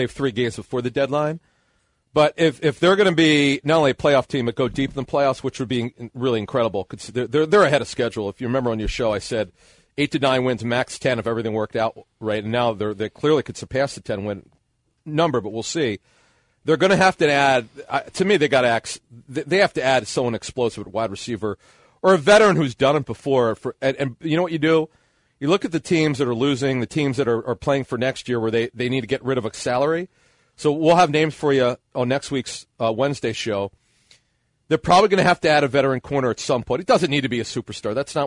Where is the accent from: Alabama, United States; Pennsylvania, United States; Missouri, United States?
Pennsylvania, United States; Philadelphia; growing up in the Philadelphia area, he was one of the guys.